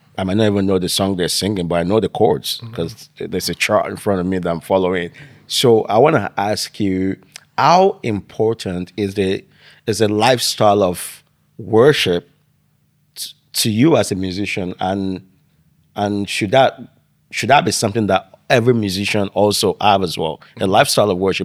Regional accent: Nigeria; I remember growing up in Nigeria

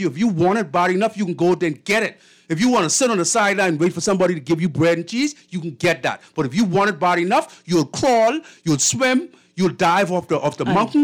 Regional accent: Nassau, New Providence, Bahamas; I grew up on Ida Street, one of the most dangerous areas in Nassau.

